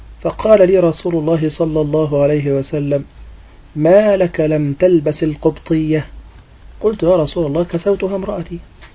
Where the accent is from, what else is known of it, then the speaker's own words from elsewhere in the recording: Egypt; والحاجات اللي احنا مشهورين بها في مصر عندنا